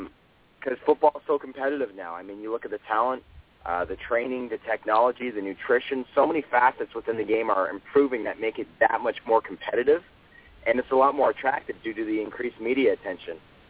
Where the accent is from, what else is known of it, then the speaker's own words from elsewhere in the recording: Canada; Canadian athletes are no joke. I mean, we're just as good as athletes as everybody else.